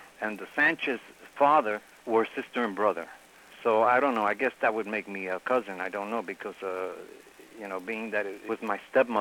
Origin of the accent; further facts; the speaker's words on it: Bronx, New York, United States; I grew up in the Bronx.